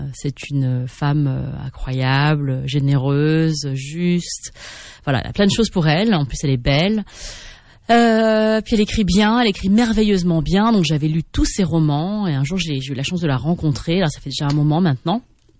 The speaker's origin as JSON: {"language": "French", "country": "France", "tie": "born there", "said": "quand j'étais enfant, donc je suis née en France, et je lisais beaucoup de livres quand j'étais enfant"}